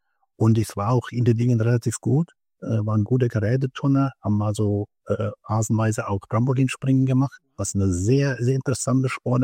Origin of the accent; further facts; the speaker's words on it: Elsenfeld, Bavaria, Germany; mein Heimatort ist Elsenfeld